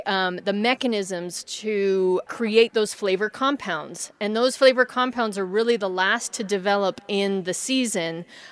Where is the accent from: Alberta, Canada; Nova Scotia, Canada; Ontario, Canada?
Ontario, Canada; Niagara; Actually, it's my hometown where ice wine is produced in Canada, in Niagara.